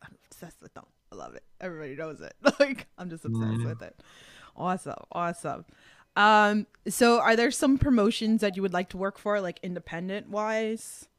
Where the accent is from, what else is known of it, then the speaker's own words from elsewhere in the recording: New York, United States; now in Australia; I mean, I'm a New Yorker and you know, I support a lot of New York promotions here